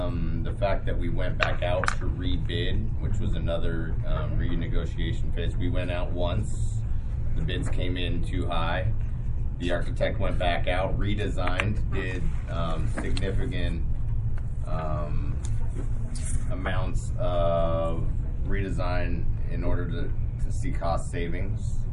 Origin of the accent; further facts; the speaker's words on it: Spokane, Washington, United States; Spokane. My hometown is Spokane.